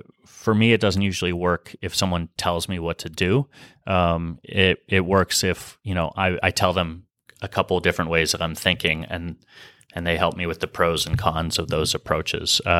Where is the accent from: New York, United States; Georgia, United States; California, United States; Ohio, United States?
California, United States; San Francisco; I knew the philanthropic sector and the nonprofit sector a bit from growing up in San Francisco, but not a lot.